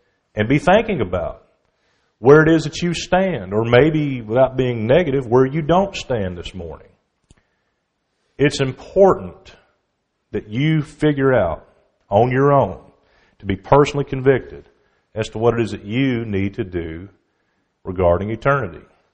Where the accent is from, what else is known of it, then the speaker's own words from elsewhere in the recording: Memphis, Tennessee, United States; I grew up in the Memphis area, and I know it's fake, but it's mighty entertaining, okay?